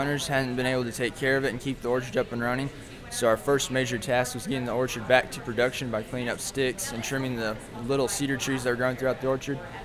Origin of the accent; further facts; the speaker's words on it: Chandler, Oklahoma, United States; So I'm from Chandler, Oklahoma. I have two younger brothers.